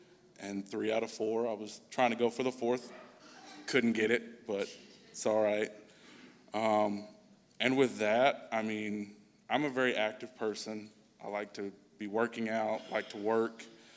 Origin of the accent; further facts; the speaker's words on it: Tennessee, United States; moved away as an adult; I'm originally from Tennessee. I lived there majority of my life until early 20s, went to Lipscomb for 2 years, got a concussion, decided maybe college isn't for me, moved up here